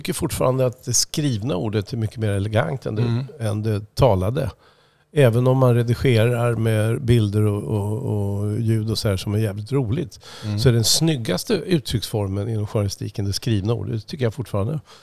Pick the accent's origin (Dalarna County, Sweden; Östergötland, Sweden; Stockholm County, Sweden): Östergötland, Sweden; Linköping; vi växte upp ihop i Linköping